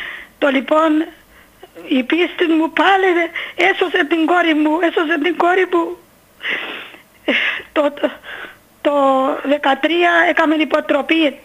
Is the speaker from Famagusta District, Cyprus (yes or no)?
yes; Trikomo, Famagusta District, Cyprus; now in Agios Athanasios, Cyprus; Είμαι από το Τρίκομο από Χώστου.